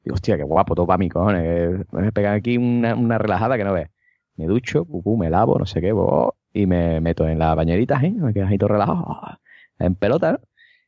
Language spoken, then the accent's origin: Spanish; Cádiz, Andalusia, Spain; Sevilla está muy cerca de donde vivo yo soy de Cádiz.